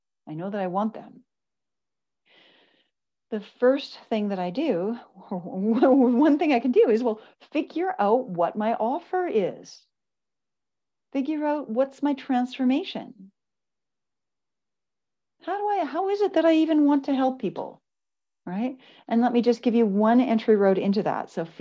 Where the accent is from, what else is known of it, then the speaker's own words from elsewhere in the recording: Canada; I'm Canadian, but I canceled a team meeting to watch.